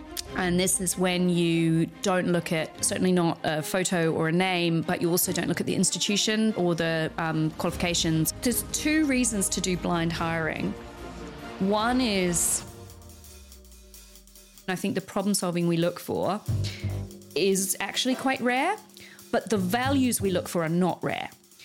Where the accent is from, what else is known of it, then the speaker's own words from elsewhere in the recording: New Zealand; I'm from New Zealand